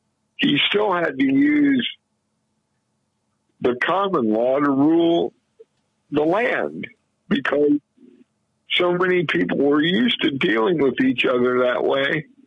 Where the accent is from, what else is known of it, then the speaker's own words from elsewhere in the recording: Indiana, United States; Since I'm from Indiana, that's an obvious reason right there.